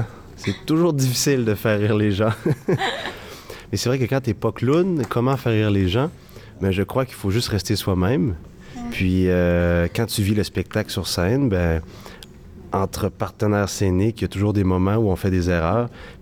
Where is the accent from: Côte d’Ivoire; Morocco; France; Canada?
Canada; Quebec City, Quebec; Je viens de la ville de Québec. Fait que je suis né dans un petit hameau qui s'appelle Tewksbury, tout près de la ville de Québec, au Canada.